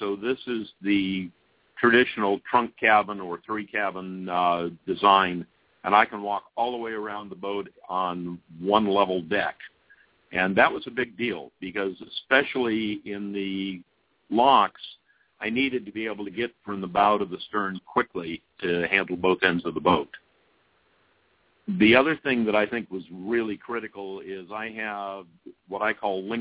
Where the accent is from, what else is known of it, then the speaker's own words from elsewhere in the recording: West Coast, United States; Well, I'm from the West Coast, and I figured if the boat was going to break, it didn't really matter where that happened.